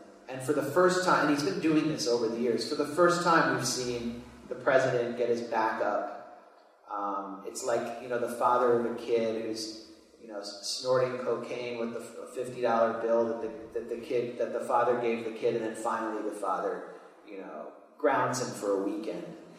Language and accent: English; United States; You know, I'm an American Jew, and we achieve really highly.